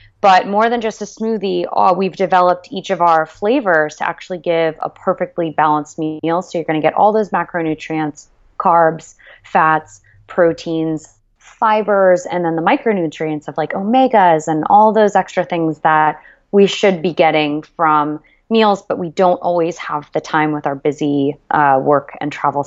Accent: Florida, United States; moved away as an adult; now in New York, United States; was a little Florida baby, and I went to the University of Florida and started working there for a few years.

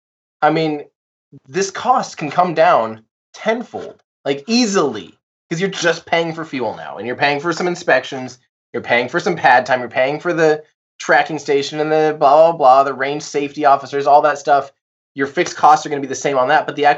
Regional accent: Iowa, United States; I'm from Iowa.

